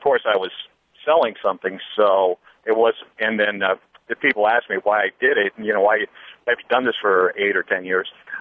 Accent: New Jersey, United States; now in St. Louis, United States; We're all connected, and I grew up in South Jersey, and I never got the East Coast thing.

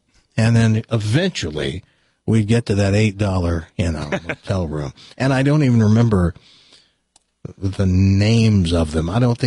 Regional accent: the South, United States; Certainly, I grew up in the South.

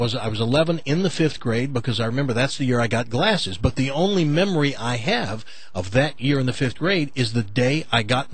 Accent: the South, United States; Because I grew up in the South, and people pick cotton, especially black people.

